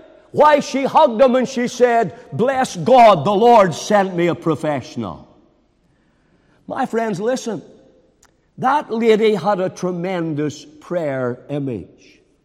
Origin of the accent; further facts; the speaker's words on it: Banbridge, Northern Ireland, United Kingdom; I remember coming in to our house late on a Saturday night. My dad was the local barber in Banbridge.